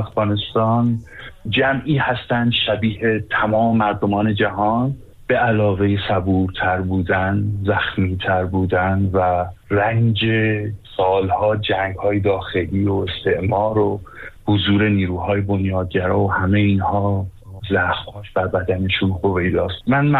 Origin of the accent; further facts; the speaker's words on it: Iran; بعد میگفتم که خب ببخشید، من متاسفانه نه تنها ایرانی گک نیستم بلکه ایرانی هستم.